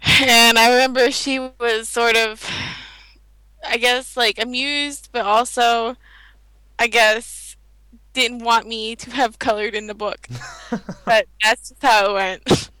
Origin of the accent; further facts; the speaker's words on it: Virginia, United States; born there; Well, I actually was born on the East Coast. I was born in Virginia.